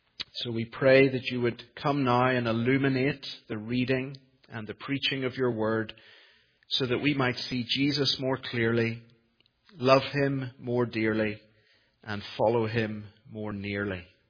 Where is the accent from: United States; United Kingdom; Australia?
United Kingdom; Northern Ireland; accent: Northern Irish; That's my Northern Irish accent again.